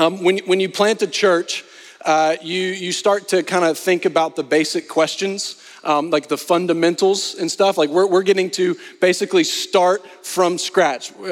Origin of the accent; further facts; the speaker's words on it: Arkansas, United States; I am originally from Arkansas, and Arkansans hate the Texas Longhorns.